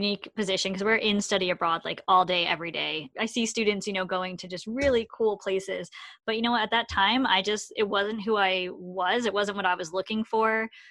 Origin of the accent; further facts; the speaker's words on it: Lake Tahoe, United States; I grew up in Lake Tahoe, very beach town, small town. I was going to school in Reno, but at the time it still felt really small.